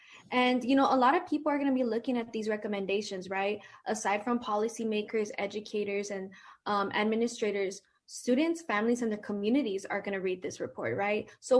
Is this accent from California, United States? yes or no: yes; Oakland, California, United States; Yes, well, I grew up in East Oakland, and I am a product of Oakland Unified School District